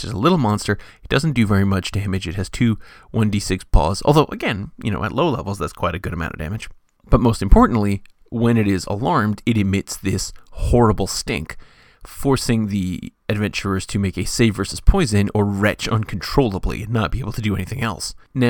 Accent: California, United States; but where I grew up in California, they were not common

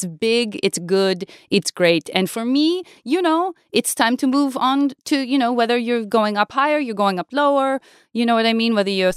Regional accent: Montreal, Quebec, Canada; born there; also born or lived in Copenhagen; Well, I of course, was born in Montreal. I lived for several years in Copenhagen.

